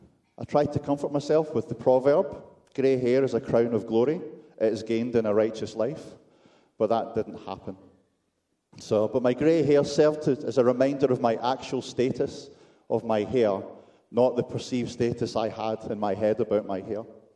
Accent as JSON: {"language": "English", "town": "Glasgow", "region": "Scotland", "country": "United Kingdom", "tie": "born or raised there", "said": "on a bank holiday weekend when it's sunny in my hometown of Glasgow"}